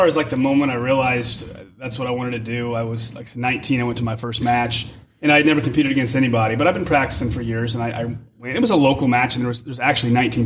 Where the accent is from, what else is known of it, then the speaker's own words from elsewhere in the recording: Ohio, United States; I grew up in Ohio on a farm, and I was just shooting and hunting since I was a real little boy.